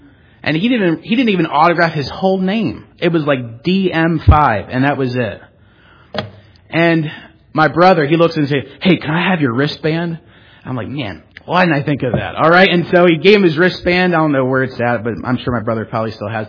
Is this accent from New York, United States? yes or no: no; Philadelphia, Pennsylvania, United States; Most of you know that I grew up near Philadelphia, and I enjoy the Philadelphia Eagles.